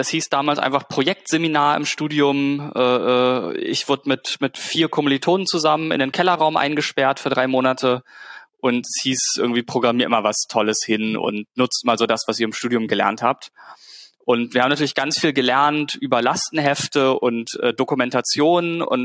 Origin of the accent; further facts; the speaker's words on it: Lüneburg, Lower Saxony, Germany; so einem kleinen Lokalportal rund um meine Heimatstadt Lüneburg